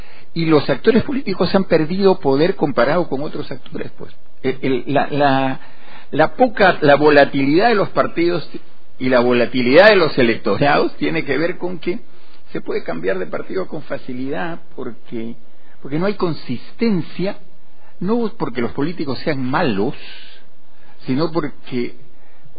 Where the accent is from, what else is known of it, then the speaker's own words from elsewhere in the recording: Peru; las tensiones políticas que vivimos todos como peruanos en este rato.